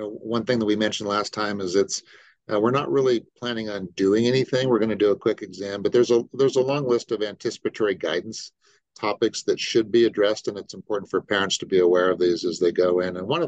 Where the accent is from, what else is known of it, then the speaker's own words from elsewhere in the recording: Anchorage, Alaska, United States; moved away as an adult; also born or lived in California / Utah; Born in California, but spent most of my childhood in Anchorage, Alaska. And then left the great state of Alaska to attend the University of Utah and then bounced around for school. But been now in Utah longer than I've been anywhere else.